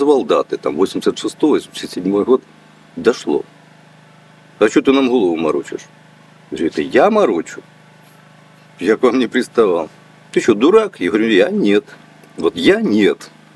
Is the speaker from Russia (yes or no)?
no; Krasnyi Luch, Luhansk Oblast, Ukraine; Ну, мы Восточная область, мы говорим по-русски. Ну, вот я сам с Донбасса, вообще Красный Луч.